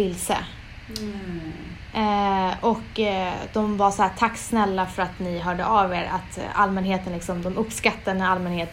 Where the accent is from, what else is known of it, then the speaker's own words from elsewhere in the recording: Umeå, Västerbotten County, Sweden; Jag är från Umeå faktiskt.